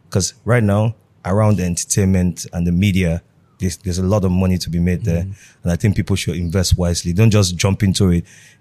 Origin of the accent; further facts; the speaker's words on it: Ajegunle, Lagos, Nigeria; oh, I came from Ajegunle, I did this, I did that.